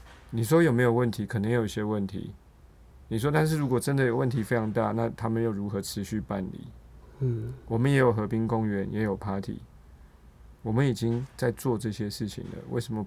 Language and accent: Chinese; Taiwan; 我就更认定了我就是台湾人，没有什么本省外省，我就是在这个岛上长大的人，我就是一个台湾人，我在这边出生，我在这边念书，我在这边成长到现在，我觉得我说我是一个台湾人道道底底